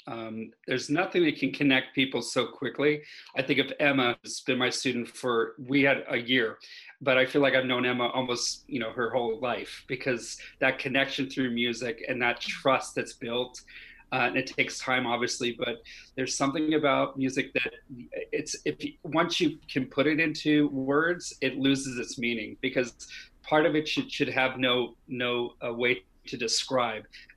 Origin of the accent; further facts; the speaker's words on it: Northern Ireland, United Kingdom; now in California, United States; I came to California from Northern Ireland in 1982.